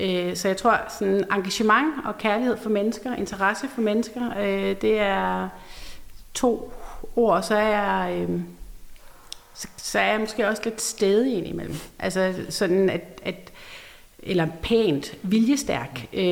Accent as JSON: {"language": "Danish", "region": "Jutland", "country": "Denmark", "said": "For jeg er fra Jylland, så jeg kan slet ikke have alt det der."}